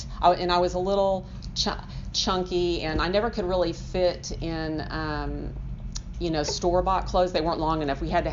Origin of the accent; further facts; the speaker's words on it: Tulsa, Oklahoma, United States; born there; I was born in Tulsa in 1961.